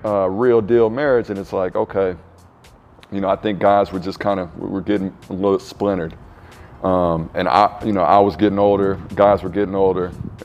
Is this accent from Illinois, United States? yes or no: yes; Peoria, Illinois, United States; I'm from Peoria, Illinois.